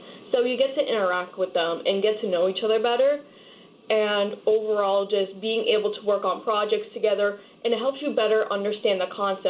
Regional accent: Stamford, Connecticut, United States; No, I am from Stamford.

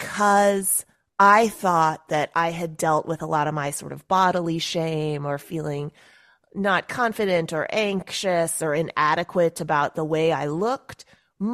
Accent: St. Louis, Missouri, United States; it wasn't exactly cool, you know, to be Asian growing up in St. Louis, just because there wasn't really anybody else like me.

